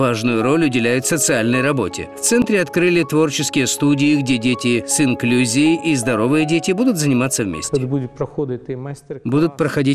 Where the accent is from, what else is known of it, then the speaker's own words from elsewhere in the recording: Zhytomyr, Zhytomyr Oblast, Ukraine; Моему мальчику 8 лет, мы из Житомира.